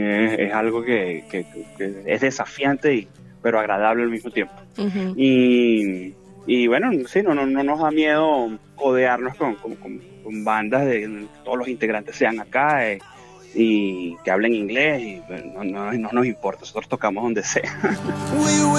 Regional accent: Venezuela; yo soy de Venezuela y bueno, tengo toda esta parte del Afrocaribe

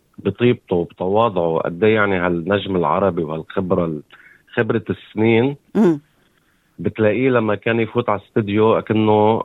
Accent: Palestine; now in Australia; وأنا كفلسطيني ما إلي بلد، فهوني أستراليا هلا هي بلدي وبعتبرها بلدي.

